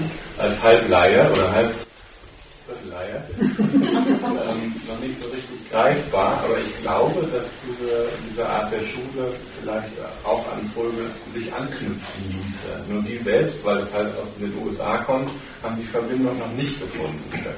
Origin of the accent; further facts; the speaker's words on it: Bavaria, Germany; Bayern. Wir sind aus Bayern, wir zwei.